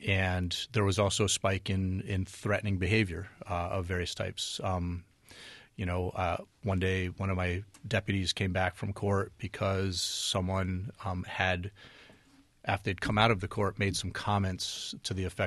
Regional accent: Bennington, Vermont, United States; And, I grew up poor in Bennington, so I can kind of connect with people sometimes

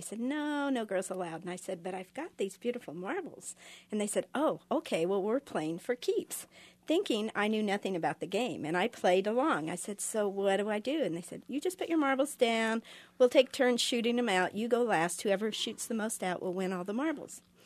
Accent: Ventura, California, United States; I got into marbles when I was 8 years old. I grew up in Ventura, California, and I had four brothers.

